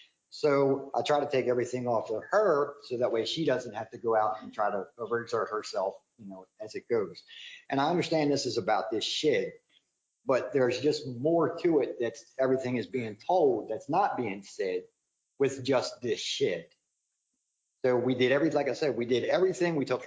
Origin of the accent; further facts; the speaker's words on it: Baltimore, Maryland, United States; We're originally from Baltimore, so we didn't actually have this kind of, you know, issues or anything about by putting buildings somewhere.